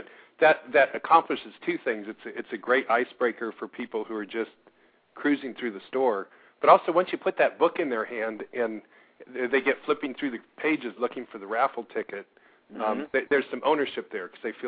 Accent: Escondido, California, United States; We had one last night in my hometown of Escondido.

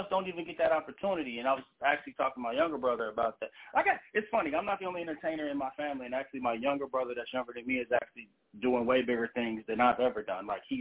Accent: San Jose, California, United States; I'm from San Jose, California. Born and raised, South

